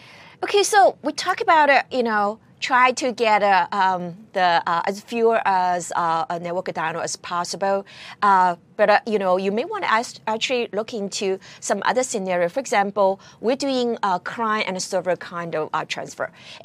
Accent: California, United States; You may actually maybe go through California. That's actually where my hometown is.

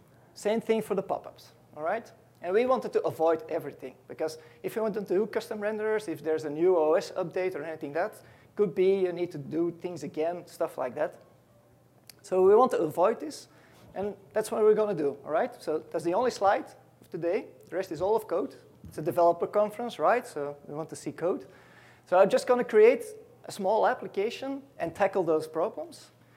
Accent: Belgium; I'm from Belgium. So if you like beer and chocolates, I'm the guy.

